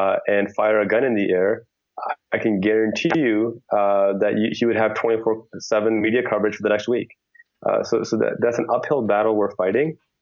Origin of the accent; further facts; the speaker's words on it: United States; from my perspective as a Muslim, as an American, you know, my door is going to stay open.